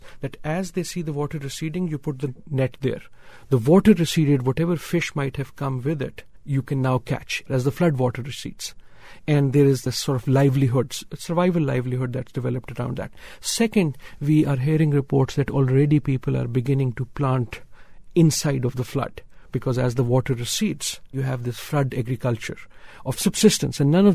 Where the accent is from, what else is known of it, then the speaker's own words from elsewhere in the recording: Pakistan; So here is my, at least what gives me hope as a Pakistani.